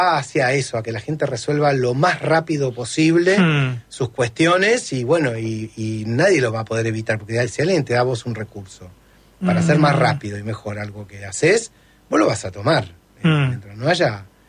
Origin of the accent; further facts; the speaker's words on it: Argentina; yo soy argentino, yo no me siento que Argentina es una mierda